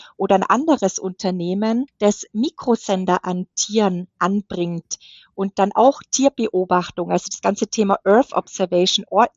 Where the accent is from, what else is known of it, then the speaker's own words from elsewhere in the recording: Germany; wenn wir da jetzt nicht mitmachen als Deutsche, dann machen es halt die Amerikaner und die Chinesen.